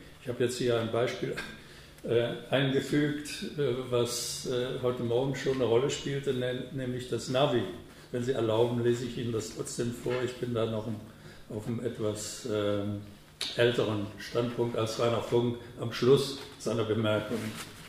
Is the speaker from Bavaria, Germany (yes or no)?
yes; Nuremberg, Bavaria, Germany; Ich komme aus Nürnberg, wo es schon die führerlose U-Bahn gibt.